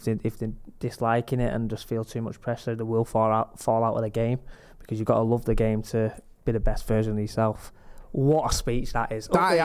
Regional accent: Droylsden, North West England, United Kingdom; And the Tameside Advertiser, because I'm from Drawsden.

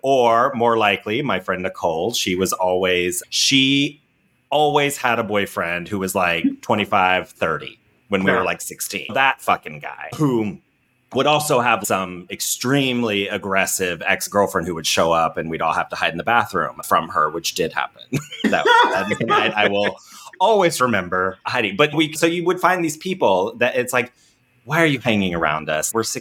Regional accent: Ohio, United States; if I watch this with people that I grew up with in Ohio, we would recognize these.

